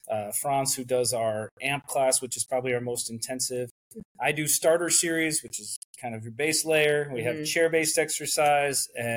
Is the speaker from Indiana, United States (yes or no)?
yes; Indiana, United States; I'm from Indiana and I lived about 45 minutes from the closest town.